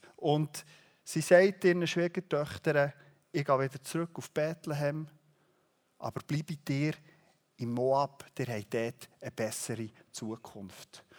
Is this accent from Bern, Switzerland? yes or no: yes; Wiedlisbach, Bern, Switzerland; Ich habe sonst eher die Hügel oder den Berg, wo man bei uns in Wiedlisbach sagt, aber für euch ist das kein Berg.